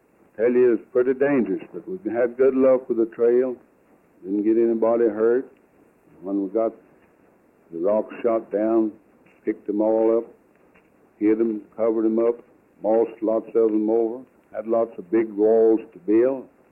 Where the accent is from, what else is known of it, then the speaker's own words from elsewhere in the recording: Gatlinburg, Tennessee, United States; born there; I was born in Sevier County, Tennessee, at Gatlinburg, up on the mountain where Uncle Tom Campbell lived when he died.